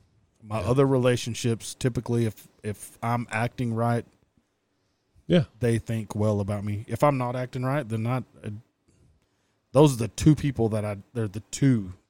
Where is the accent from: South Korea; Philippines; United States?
Philippines; Yeah, I'm a Filipino redneck, so go figure.